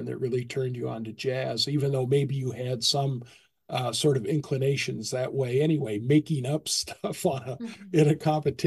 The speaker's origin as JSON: {"language": "English", "town": "Boise", "region": "Idaho", "country": "United States", "tie": "born or raised there", "said": "And I grew up in Boise, so I'm a Pacific Northwester too in my"}